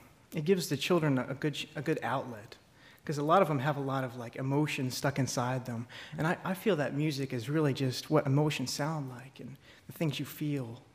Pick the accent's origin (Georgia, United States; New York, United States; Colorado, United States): Colorado, United States; Colorado Springs; I like to go into a lot of public schools at my hometown in Colorado Springs